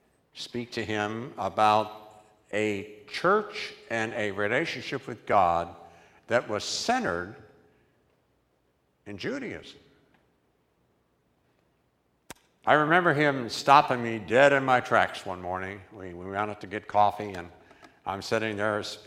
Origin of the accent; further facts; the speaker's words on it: West Virginia, United States; I'm from West Virginia. I'm not used to be considered cultured. I'm used to being considered hick.